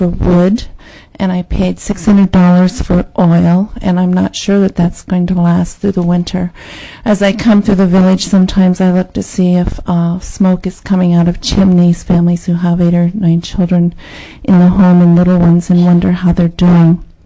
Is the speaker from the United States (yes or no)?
yes; Glen Allen, Virginia, United States; First of all, I'm from the Glen Allen area.